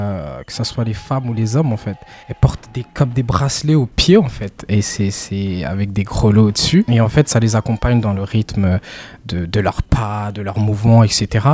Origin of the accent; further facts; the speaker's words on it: Rwanda; now in France; En tant que Rwandais, qui a plus ou moins grandi, qui a aussi cette culture française, parce que j'ai fait mes classes ici, mon identité africaine reste inculquée